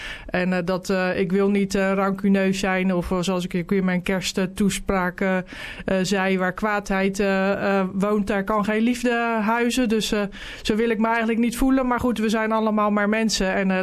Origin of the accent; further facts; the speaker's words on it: Krimpen aan den IJssel, South Holland, Netherlands; also born or lived in Schiedam; Ik ben in Schiedam geboren. En uiteindelijk toen mijn broer, die ook in de lokale politiek zat, een jaar 5 was en ik 3, zijn ze naar Krimpen verhuisd. En ik woonde toen in de Midden-Weteringflat. Daar hield zo'n beetje Krimpen toen op. En nooit meer weggegaan.